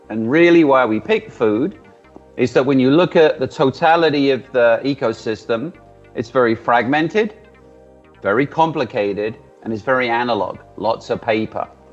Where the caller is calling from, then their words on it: New Jersey, United States; I'm calling, I'm dialing in, or I'm Zooming in, or I'm Teamsing in, whatever the flavor is of the day, from New Jersey in the U.S.